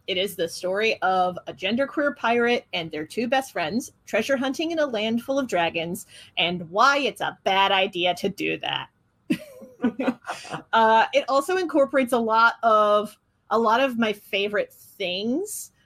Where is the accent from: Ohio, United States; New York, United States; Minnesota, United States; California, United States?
Ohio, United States; Look, I grew up in Southeast Ohio where there was literally nothing to do other than like a tailgate and out in the holler.